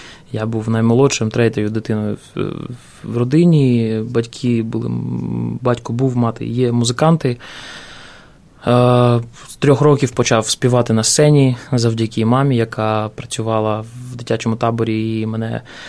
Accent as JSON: {"language": "Ukrainian", "region": "Donetsk Oblast", "country": "Ukraine", "tie": "born or raised there", "also_born_or_lived": "Chernihiv", "said": "Я сам народився в Чернігові, дитинство пройшло в Донецькій області, потім знову в Чернігов, потім знову Донеччина. І так в мене, я кажу, що в мене дві такі батьківщини моїх, два рідних краї – Чернігівщина і Донеччина."}